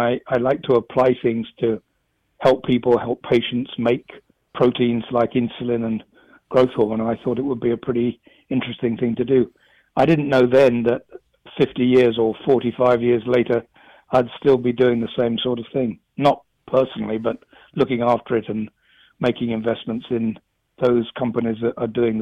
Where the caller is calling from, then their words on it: Nahant, Massachusetts, United States; Well, I'm actually sitting in Nahant, Massachusetts, about 8 miles as the crow flies from Logan Airport.